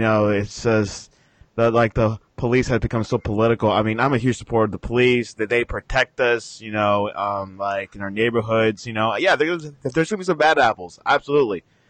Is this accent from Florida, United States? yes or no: yes; Miami, Florida, United States; also born or lived in Alabama; I was born in Miami. I was born in Jackson Memorial. and I went to school in Dade Christian School in back in the early 2000s.